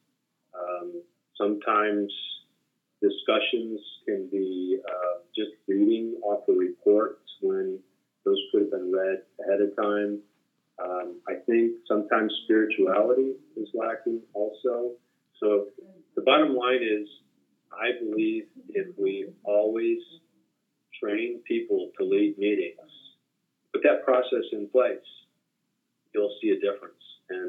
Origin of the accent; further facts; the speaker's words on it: North Tonawanda, New York, United States; Was born and raised in North Tonawanda, New York, which is near Niagara Falls, close to Buffalo, too. Went to St. Mark's Lutheran School there and just had a wonderful education through eighth grade.